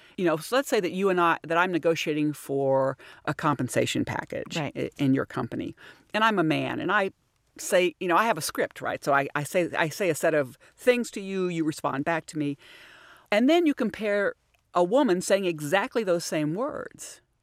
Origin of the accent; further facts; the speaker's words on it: the South, United States; I grew up in the South, and it was very clear that, you know, I shouldn't be too aggressive or demanding.